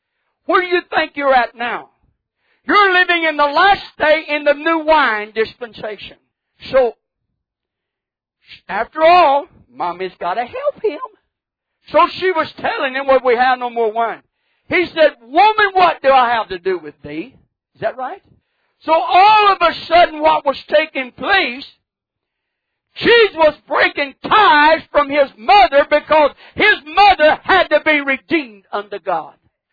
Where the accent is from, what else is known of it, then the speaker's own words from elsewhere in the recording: California, United States; also born or lived in Oklahoma / Texas; I was born in Oklahoma, grew up in California, and lived in Texas since I was a teenager. So you see, I'm all messed up.